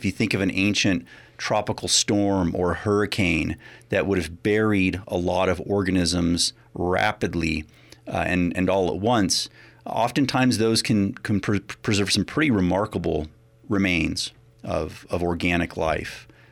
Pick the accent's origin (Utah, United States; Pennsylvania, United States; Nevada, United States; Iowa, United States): Iowa, United States; Burlington; I grew up in the Midwest, in southeast Iowa. In fact, I grew up in Burlington, Iowa, which is sometimes considered the crinoid capital.